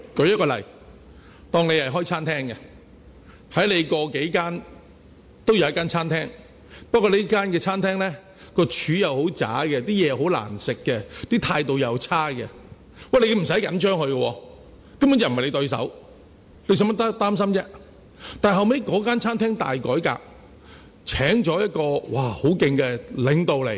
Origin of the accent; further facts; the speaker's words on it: Hong Kong; 其实我香港人唔会想搞独立嘅